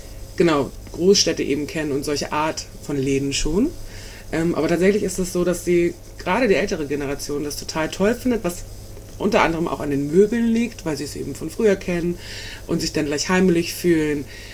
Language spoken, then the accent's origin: German; Schleswig-Holstein, Germany; wie gesagt, ich komme ja auch aus Dithmarschen